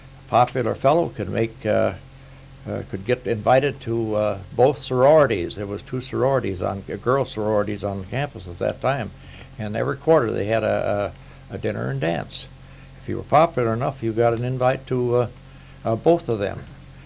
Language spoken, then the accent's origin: English; Frazee, Minnesota, United States; I think Frazee was one of the stops, my hometown, where we put on a concert